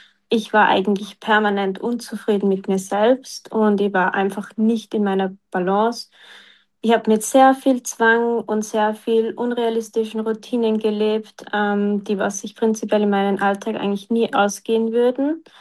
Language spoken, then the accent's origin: German; Austria; ich bin 22 Jahre alt und ich komme aus Österreich und bemühe mich sehr, dass ich klar und deutlich heute rede, aber mein Dialekt wird wahrscheinlich trotzdem ein bisschen durchrutschen.